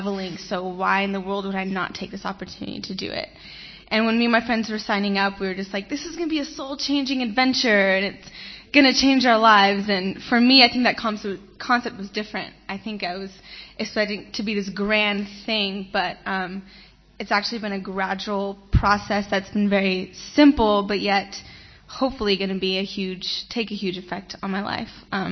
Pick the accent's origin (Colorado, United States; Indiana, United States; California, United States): California, United States; Whittier; I'm from Whittier, California. It's about 30 minutes out of L.A.